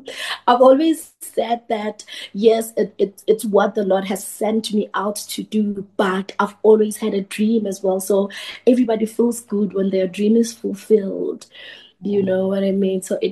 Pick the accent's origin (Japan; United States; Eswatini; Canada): Eswatini; now in Johannesburg, South Africa; so I'm from Eswatini, born and bred in Swaziland, just currently based in Johannesburg.